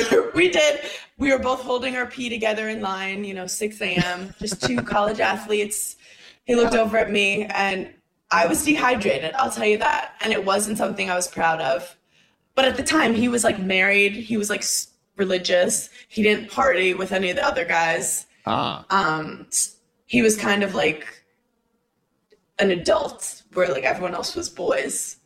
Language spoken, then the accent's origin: English; Brooklyn, New York, United States; I'm from Brooklyn, New York.